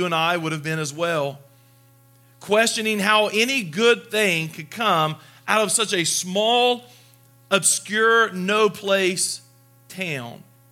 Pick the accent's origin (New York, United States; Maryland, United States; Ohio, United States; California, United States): Ohio, United States; Ironton; I say I'm from Southern Ohio. If you're not from this area, if you're even from Columbus, people are like, oh, you're from Portsmouth. I'm like, no, even further south than that.